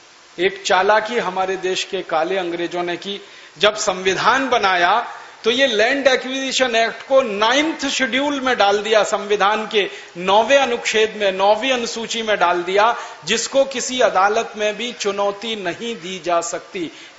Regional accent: Uttar Pradesh, India; born there; मेरा जन्म स्थान उत्तर प्रदेश में अलीगढ़ जिले में है। मेरे जिले के नजदीक में दादरी नाम का एक छोटा सा कस्बा है।

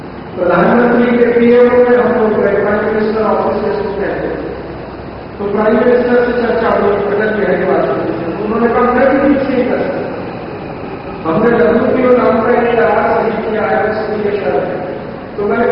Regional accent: Uttar Pradesh, India; born there; मेरा जिस गांव में जन्म हुआ वो उत्तर भारत में अलीगढ़ जिले

